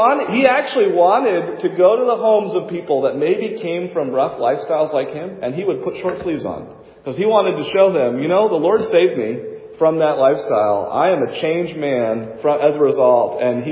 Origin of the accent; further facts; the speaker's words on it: New Hampshire, United States; We had a fellow, speaking of Boston, that we grew up in New Hampshire.